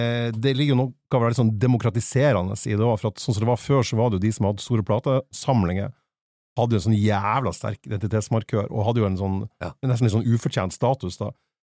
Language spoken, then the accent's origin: Norwegian; Fauske, Nordland, Norway; for jeg brukte jo av og til å ta tog etter Oslo, fra Fauske der jeg er fra